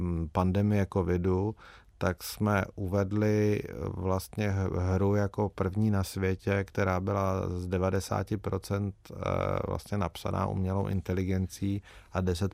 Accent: Olomouc, Olomouc Region, Czechia; v roce 88 mě bylo 17 a samozřejmě jsem potom toužil, ale na to jsem neměl šanci z Olomouce se dostat.

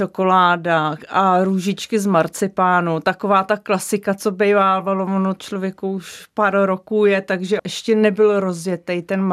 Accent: Neratovice, Central Bohemian Region, Czechia; jsem pocházím z Neratovic

